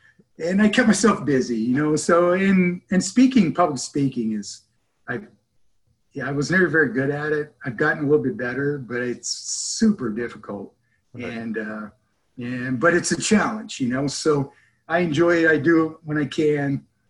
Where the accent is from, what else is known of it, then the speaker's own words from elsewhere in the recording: Fort Meade, Maryland, United States; also born or lived in Germany; I was of an Army brat. I was born in Germany. My dad was stationed over there and settled in Maryland for his final assignment before he retired.